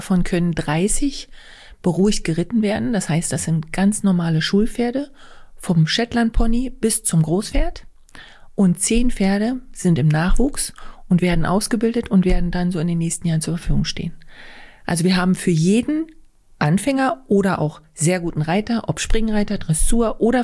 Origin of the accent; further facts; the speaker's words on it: Güssefeld, Saxony-Anhalt, Germany; Ich komme aus Güssefeld. Das ist bei Kalbemilde in der schönen Altmark. Wir betreiben dort einen Reiterhof